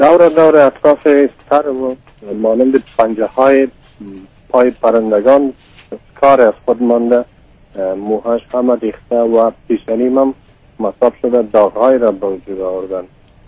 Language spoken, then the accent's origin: Persian; Afghanistan; moved away; یعنی من کلان جدید 4-5 ماه میشم از افغانستان آمدم